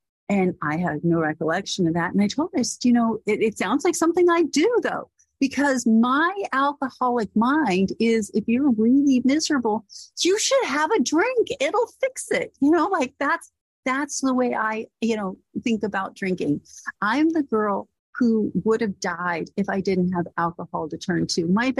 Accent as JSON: {"language": "English", "town": "Corpus Christi", "region": "Texas", "country": "United States", "said": "I'm from Corpus Christi, Texas. If you don't know where that is, that's about 4 hours south of Houston, 4 hours north of Mexico."}